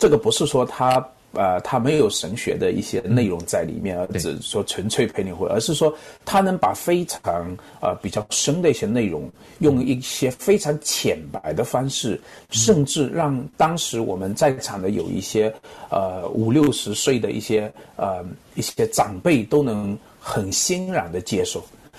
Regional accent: Wenzhou, Zhejiang, China; 因为我是来自温州这种传统的教导

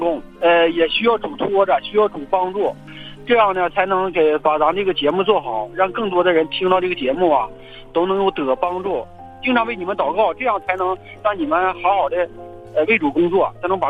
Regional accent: Jilin, China; now in Beijing, China; 因为在这儿吧，像北京这城市的地方，还不像我们老家，我们老家吉林那地方呢

